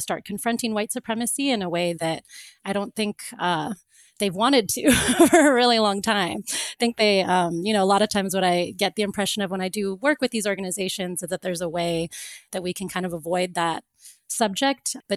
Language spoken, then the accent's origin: English; Florida, United States; I know for me, when I grew up in Florida